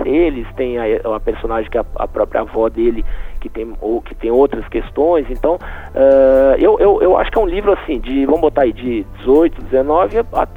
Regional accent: São Paulo, Brazil; na verdade, eu sou de São Paulo, nasci lá

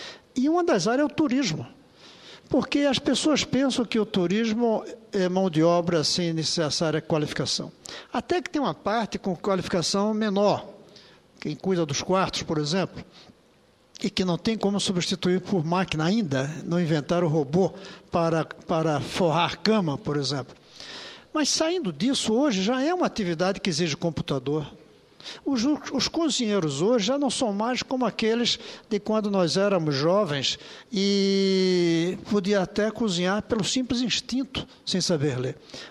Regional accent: Pernambuco, Brazil; born there; moved away as an adult; now in Brasília, Brazil; Eu sou representante, sou candango representante de Brasília, mas nasci em Pernambuco, mantenho minhas relações, já saí de lá adulto

